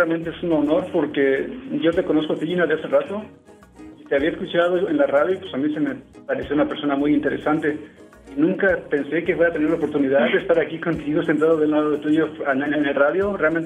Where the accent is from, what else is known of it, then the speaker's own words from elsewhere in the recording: Moroleón, Guanajuato, Mexico; moved away as an adult; now in Atlanta, United States; Yo nací en Moroleón, Guanajuato, México. Y pues ahí viví casi toda mi vida, desde niño hasta adulto, hasta los 27 años. Y me vine para Atlanta a los 27. Y aquí estoy desde entonces.